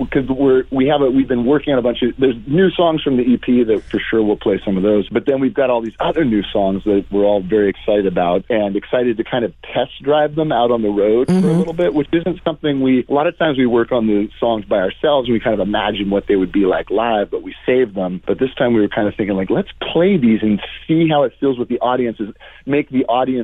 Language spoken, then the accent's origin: English; California, United States; Growing up in the Bay Area, though, I definitely, Tahoe was always a place to go.